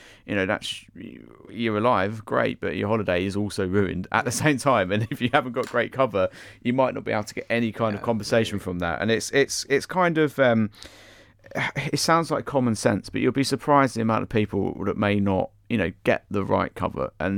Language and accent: English; East of England, United Kingdom; I mean, I was from Essex.